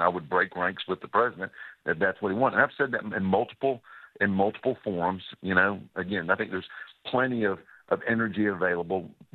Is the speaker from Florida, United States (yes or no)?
yes; Florida, United States; I was born and raised in Northwest Florida.